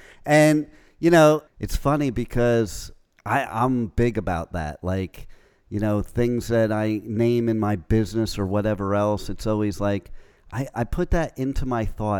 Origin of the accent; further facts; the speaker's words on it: Northern United States, United States; I'm also from the North, so I'm a Yankee, like some of those places you just talked about